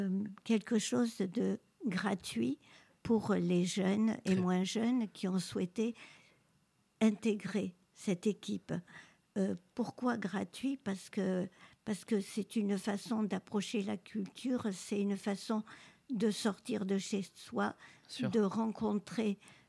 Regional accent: Dax, Nouvelle-Aquitaine, France; parce que on est de Dax, on est des environs

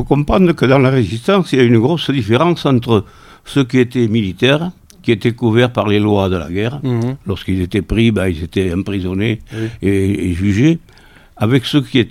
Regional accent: Saint-Paul-lès-Dax, Nouvelle-Aquitaine, France; born there; Alors moi, je suis né à Saint-Paul-et-Dax aussi, il y a 88 ans maintenant.

